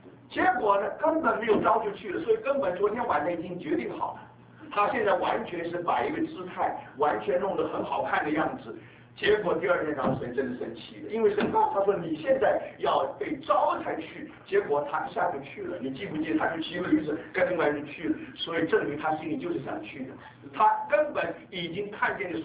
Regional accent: China; 这个我们中国人说三访茅庐

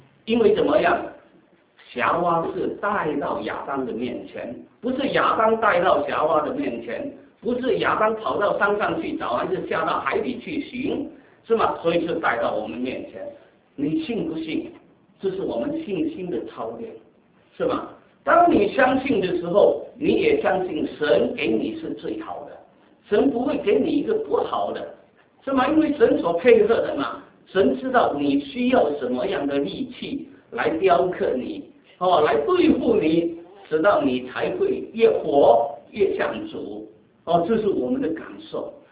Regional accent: Guangdong, China; 不是我们广东人说是好像是说什么开来开的

